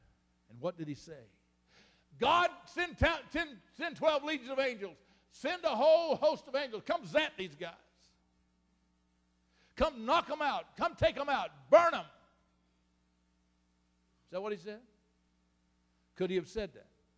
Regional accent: Florida, United States; I grew up on a farm. I'm from Florida.

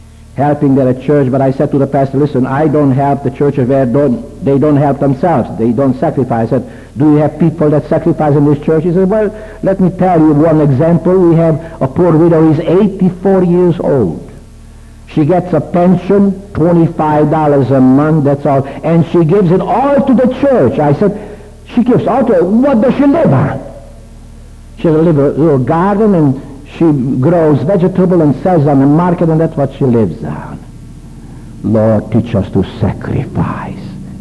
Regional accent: Romania; In my hometown in Romania, I call it a town, but it's a city of 320,000 people.

